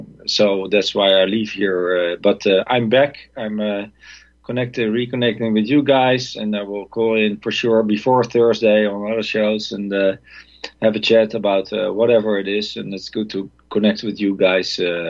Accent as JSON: {"language": "English", "country": "Netherlands", "second_language": "English", "lives_now": "France", "said": "even though I'm a Dutch, I'm from Holland"}